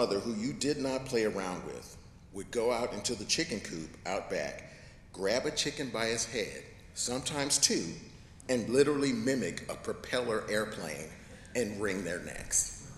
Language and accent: English; Phoenix, Arizona, United States; I grew up in South Phoenix, in a neighborhood that was primarily Black and Mexican.